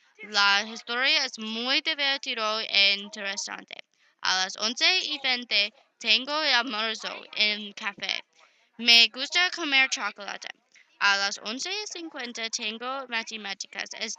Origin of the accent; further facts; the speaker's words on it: Nantucket, Massachusetts, United States; Spanish is a second language; Soy de Nantucket.